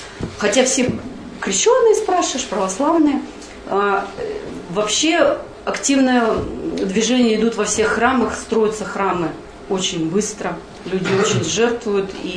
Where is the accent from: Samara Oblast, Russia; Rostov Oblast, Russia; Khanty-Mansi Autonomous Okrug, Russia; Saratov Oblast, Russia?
Khanty-Mansi Autonomous Okrug, Russia; Surgut; Всем добрый вечер. … города Сургута.